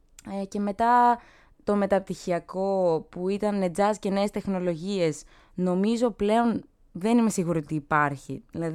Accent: Alexandroupolis, Eastern Macedonia and Thrace, Greece; Και μετακομίσαμε εκεί πέρα, οι γονείς μου έφτιαξαν ένα σπίτι και μεγάλωσα εγώ και στην Αλεξανδρούπολη.

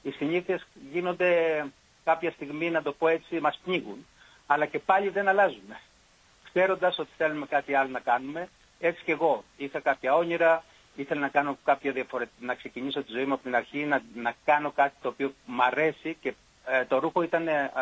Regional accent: Megara, Attica, Greece; Εγώ, όπως ξέρετε, γεννήθηκα και μεγάλωσα στα Μέγαρα και επαγγελματικά σταδιοδρόμησα στα Μέγαρα, σε μια οικογενειακή επιχείρηση, μέχρι 42 χρόνια.

